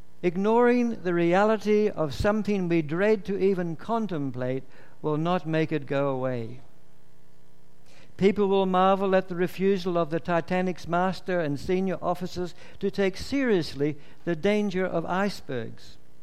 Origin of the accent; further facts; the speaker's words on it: Ballinafay, Northern Ireland, United Kingdom; I was born and raised in Ballinafay, which is just out of Belfast.